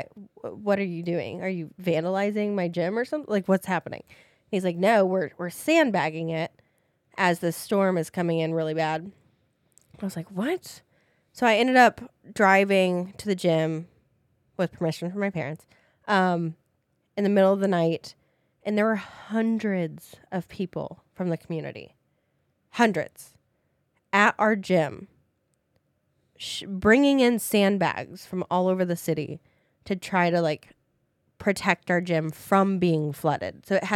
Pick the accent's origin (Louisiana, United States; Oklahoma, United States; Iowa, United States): Iowa, United States; Des Moines; I am from Des Moines, Iowa, if you guys didn't know that.